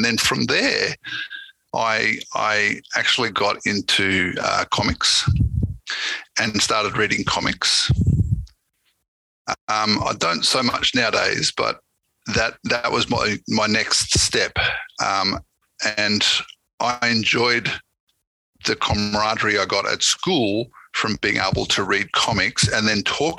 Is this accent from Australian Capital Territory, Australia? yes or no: yes; Canberra, Australian Capital Territory, Australia; I'm here from Australia, from Canberra, Australia, across the ocean.